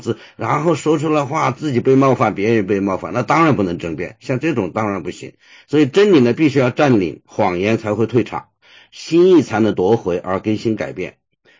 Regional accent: China; 我也是，我是从中国来的

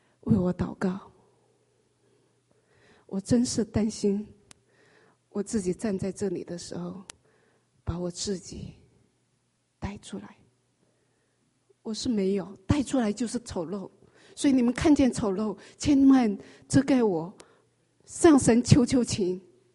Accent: China; 我们从中国大陆来的弟兄姊妹，尤其我们也是我们中国人

